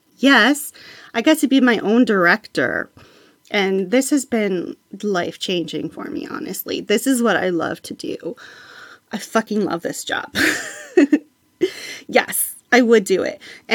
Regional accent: Midwest, United States; You know, I was from the Midwest. I'd never seen a mountain before.

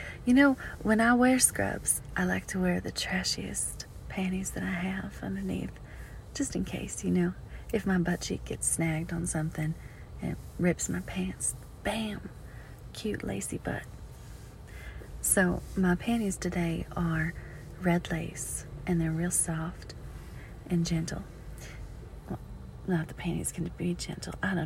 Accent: Louisiana, United States; accent: Southern; moved away; This is my natural accent. And most of the time, I hide it. But when I'm very mad or very tired, like I am today, it comes out. Plus, I was talking with some family of mine that lives back in Louisiana

